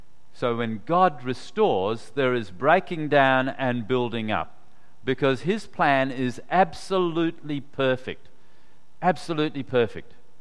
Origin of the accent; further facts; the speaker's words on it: Perth, Western Australia, Australia; also born or lived in Malaya; I was born in Malaya. I came out on the ship January 1957. Yeah, I was 6 years old. And it took about 8 days to come from Malaya down to Perth.